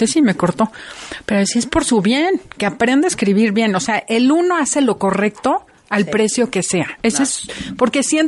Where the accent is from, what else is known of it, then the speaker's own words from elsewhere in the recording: Mexico; si nosotros como mexicanos no sentimos que merecemos